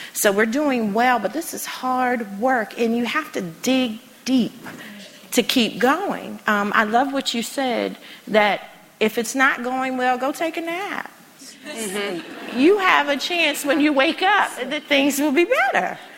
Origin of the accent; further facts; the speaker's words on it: Washington, District of Columbia, United States; So growing up in the District of Columbia, being in D.C., we always tease all the time that you have a good government job.